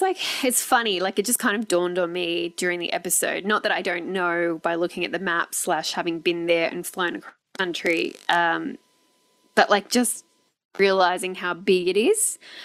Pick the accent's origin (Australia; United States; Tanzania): Australia; Like we're Australians from Australia, so they're Canadians from Canada.